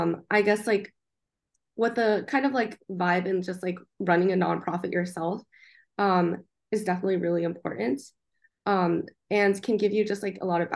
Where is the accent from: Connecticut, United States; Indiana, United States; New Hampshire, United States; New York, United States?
New Hampshire, United States; the small town I was from New Hampshire, like I guess technology was not a big thing there. But moving to Silicon Valley was just like a huge game changer.